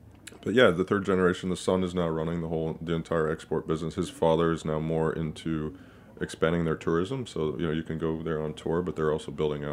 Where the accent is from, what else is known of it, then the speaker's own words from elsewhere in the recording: Texas, United States; No, I grew up in Texas about a couple miles away from Bell Helicopters factory